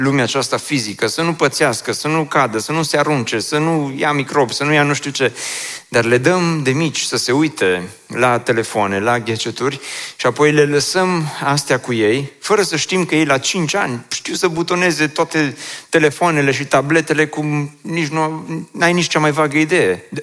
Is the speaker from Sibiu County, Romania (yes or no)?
no; Oradea, Bihor County, Romania; eu am crescut aici în Oradea, în Ioșia, pe strada Belșugului.